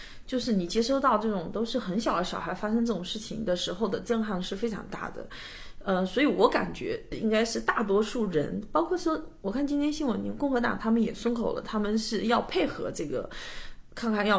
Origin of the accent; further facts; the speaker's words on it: China; now in United States; 本来我们从中国过来，其实我们其实一直是生活在一个没有枪支的社会嘛。